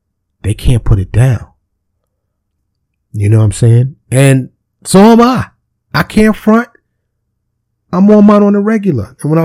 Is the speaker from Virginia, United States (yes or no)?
no; New York City, New York, United States; Now, keep in mind, I grew up in New York City.